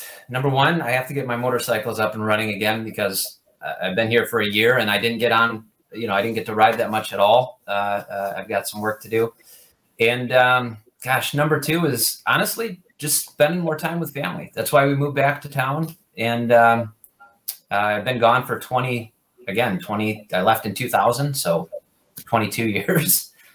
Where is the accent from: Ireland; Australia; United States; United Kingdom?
United States; Traverse City, Michigan; I was born in Traverse City, Michigan.